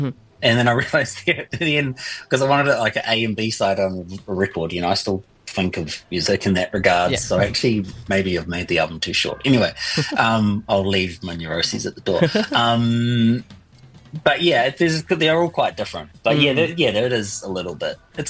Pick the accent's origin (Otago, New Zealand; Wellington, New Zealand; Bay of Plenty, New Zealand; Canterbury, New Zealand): Otago, New Zealand; Dunedin; I'm from Dunedin, but my dad's from Glasgow. And so I'd spent a lot of time in Glasgow.